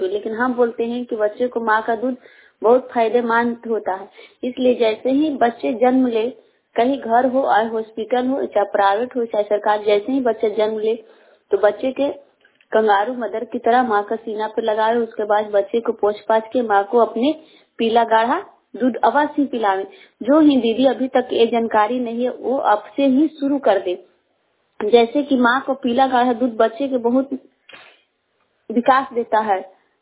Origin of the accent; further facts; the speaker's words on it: Hisua, Bihar, India; छतियर पंचायत हिसुआ प्रखंड जिला नवादा के निवासी हूँ।